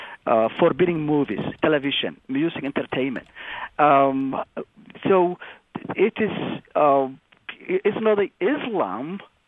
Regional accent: Dhusamareb, Galguduud, Somalia; on scores of young people protesting a ban on World Cup viewing in a cinema in Dusomare, which is my hometown.

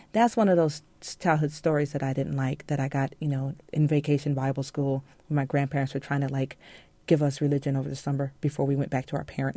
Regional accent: Georgia, United States; I learned this when I was a child. I grew up in Georgia.

